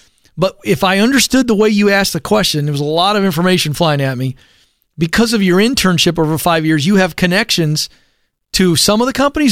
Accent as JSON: {"language": "English", "region": "the South", "country": "United States", "tie": "born or raised there", "said": "You know, Joe, it occurs to me that I'm, you know, born and raised in the South. Well, I don't have a thick Southern accent."}